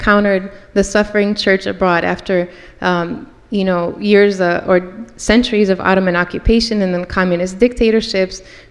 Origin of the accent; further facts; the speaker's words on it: Chicago, Illinois, United States; So, I was born and raised in Chicago.